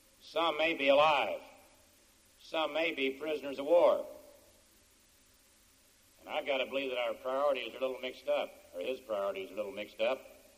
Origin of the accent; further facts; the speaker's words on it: Russell, Kansas, United States; he went to my hometown, Russell, Kansas.